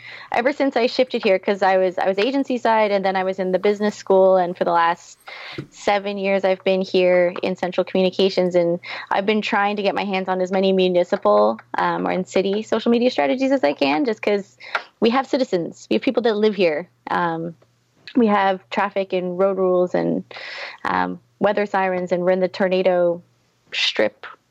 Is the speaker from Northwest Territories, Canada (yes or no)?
no; Newfoundland and Labrador, Canada; And I'm not even Canadian. I'm from Newfoundland.